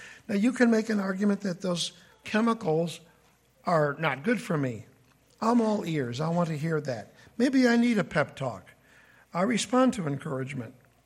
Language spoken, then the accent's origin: English; Chicago, Illinois, United States; I'm not saying this because I'm from Chicago, okay?